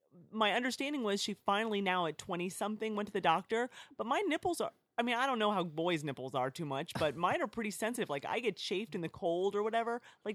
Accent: Ohio, United States; So I grew up in Ohio with my one older brother, and I went to high school.

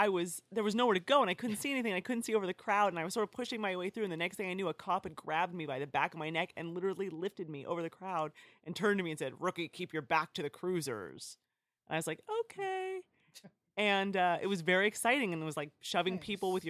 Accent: Ohio, United States; So I grew up in Ohio with my one older brother, and I went to high school.

